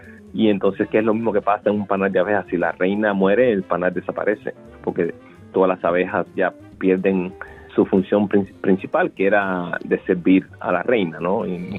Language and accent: Spanish; Havana, Cuba; also born or lived in Pinar del Río; now in United States; de mis experiencias en Cuba, cuando nací y crecí allá en La Habana, nací en Pinas del Río, crecí en La Habana, y después el impacto de mi llegada aquí a los Estados Unidos.